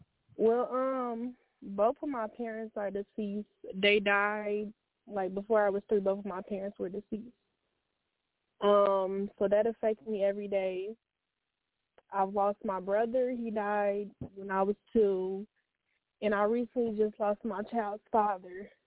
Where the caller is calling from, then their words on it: Saint Paul, Minnesota, United States; I'm calling from St. Paul.